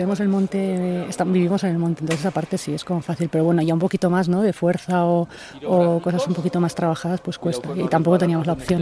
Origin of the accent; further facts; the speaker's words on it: Pamplona, Navarre, Spain; now in Villanueva, Spain; No, yo soy de Pamplona, pero vivo en Villanueva.